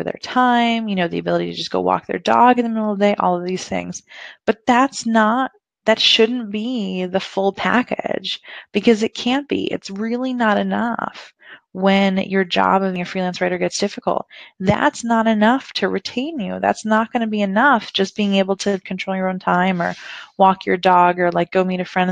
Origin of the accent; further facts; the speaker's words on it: California, United States; And it's interesting because I grew up in Silicon Valley